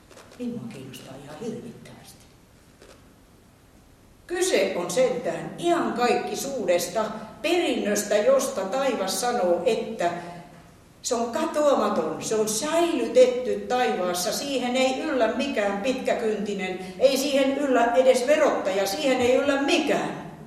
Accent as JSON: {"language": "Finnish", "town": "Rauma", "region": "Satakunta", "country": "Finland", "tie": "born or raised there", "said": "Minä olen Raumalta syntyisin ja meistä raumalaisista sanotaan sillä tavalla"}